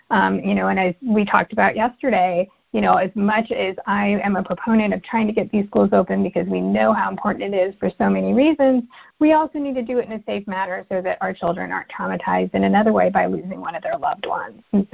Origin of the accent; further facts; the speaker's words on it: Escondido, California, United States; I am a native of San Diego. I was born and raised in Escondido, and other than my training and education, I've lived in the North County